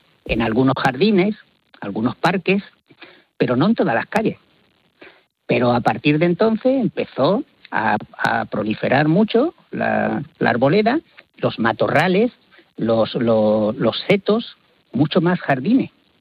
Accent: Málaga, Andalusia, Spain; yo soy de Málaga, entonces toda la zona de Málaga, de la Costa del Sol

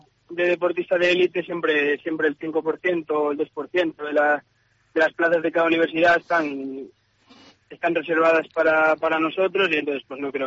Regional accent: Lalín, Galicia, Spain; Bueno, pues yo soy de Lalín, ¿no? Y allí empecé a jugar a balonmano con 6 años

